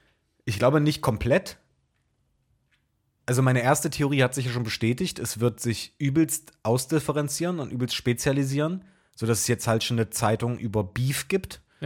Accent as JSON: {"language": "German", "town": "Wolfen", "region": "Saxony-Anhalt", "country": "Germany", "said": "Wir kommen aus Wolfen."}